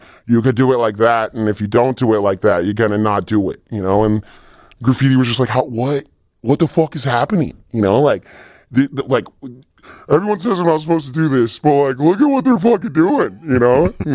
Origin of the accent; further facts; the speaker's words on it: Los Angeles, California, United States; I grew up in Los Angeles seeing these people thriving.